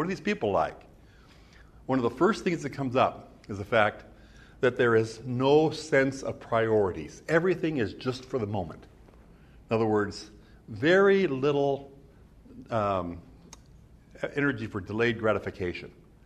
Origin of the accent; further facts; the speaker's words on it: South Dakota, United States; the little Lutheran church that was next to the community where I grew up back in South Dakota.